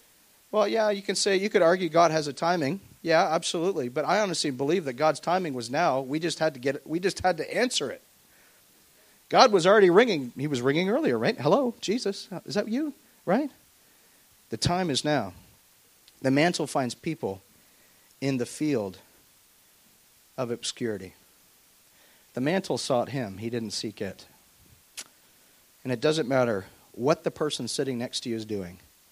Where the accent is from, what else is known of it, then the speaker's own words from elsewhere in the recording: Oshawa, Ontario, Canada; I'm from Oshawa. The schwa, it's called the schwa for a reason, and it's not good.